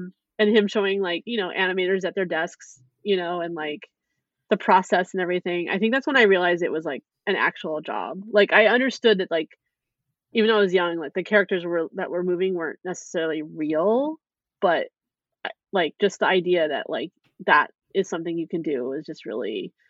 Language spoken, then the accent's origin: English; Washington, United States; And I'm from Washington State. So as an out-of-state person, they only accept like so many people out of state.